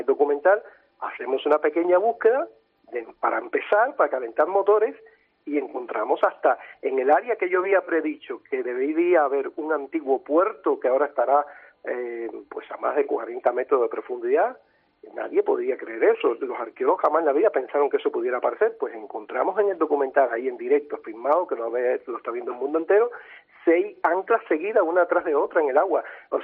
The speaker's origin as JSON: {"language": "Spanish", "country": "Cuba", "tie": "born there", "said": "tengo una mezcla rara, pero bueno, casi todo español por todos lados, ¿eh? Porque nací en Cuba, pero mis padres son españoles, mis abuelos, mis bisabuelos, mis tatarabuelos."}